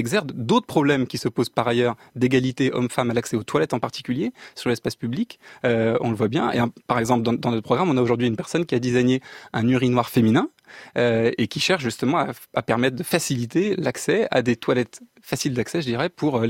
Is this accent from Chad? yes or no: no; Canada; also born or lived in France; Je suis canadien et français, j'ai deux nationalités. Et cet été, j'ai pris l'avion pour aller voir ma famille au Canada.